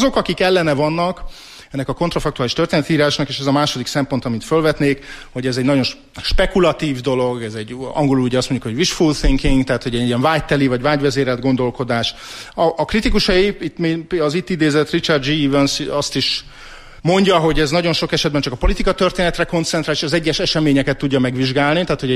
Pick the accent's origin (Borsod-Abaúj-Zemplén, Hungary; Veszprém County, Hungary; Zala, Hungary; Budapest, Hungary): Budapest, Hungary; ami Csepelen, illetve Erzsébeten mindig a verekedéseket megelőzte a lakótelepen, én ott nőttem föl